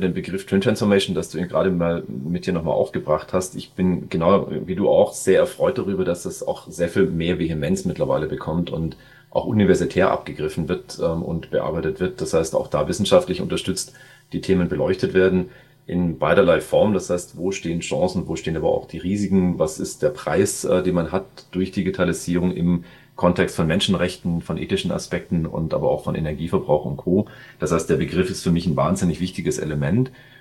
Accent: Munich, Bavaria, Germany; Bin aus München, bin hier im Münchner Umland mit meiner Familie, das heißt mit meiner Frau und meinen drei Kindern zu Hause

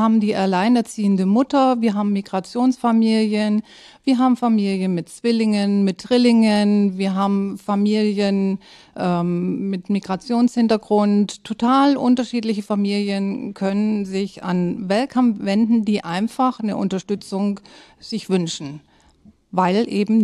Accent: Böblingen, Baden-Württemberg, Germany; now in Schwarzenbek, Germany; Ich bin kein ursprünglicher Schwarzenbeker. Ich komme aus Süddeutschland, genau genommen aus Böblingen und wohne aber seit 1995 in Schwarzenbek.

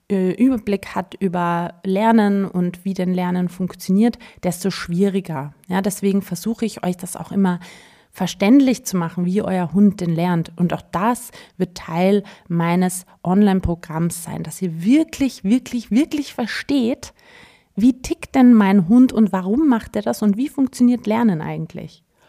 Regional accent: Austria; so wie man hier bei uns in Österreich sagt.

